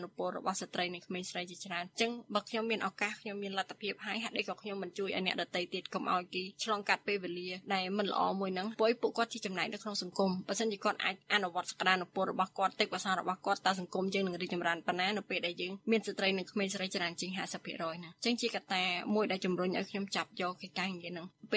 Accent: Phnom Penh, Cambodia; ខ្ញុំជាអ្នកភ្នំពេញ

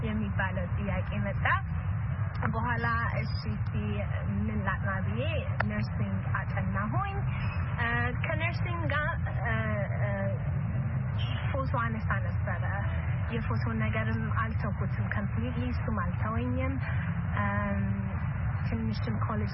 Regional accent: Addis Ababa, Ethiopia; also born or lived in Asmara / Chicago; አዲስ አበባ ከ አስመራ በኋላ አዲስ አበባ ሙቭ አለኝ። አዲስ አበባ ለብስ ልጅም እያለሁኝ ነው ሆስፒቴል እያለሁኝ ነው ቺካጎ ባረግን ሶ ቲኔጅ ላይፌን አብዛኛው ያው ቺካጎ ላይ ያደኩት።

